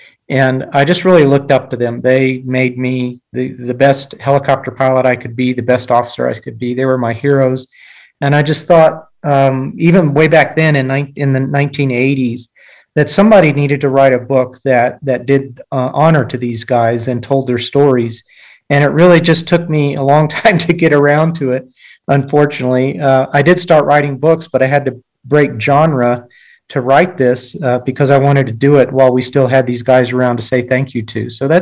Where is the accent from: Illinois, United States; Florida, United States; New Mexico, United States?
New Mexico, United States; Well, I grew up in the Mesilla Valley. I went to Gadsden High School, graduated in 1979, and then on to New Mexico State University